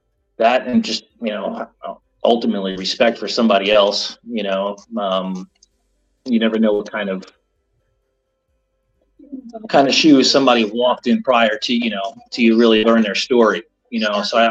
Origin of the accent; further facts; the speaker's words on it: New York, United States; I mean, obviously, I do a lot of camping up in the Catskills and the Adirondacks, just being a New Yorker.